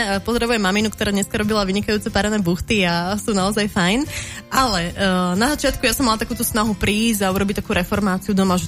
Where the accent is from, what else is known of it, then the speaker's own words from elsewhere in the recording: Martin, Žilina Region, Slovakia; Ja som Martinčanka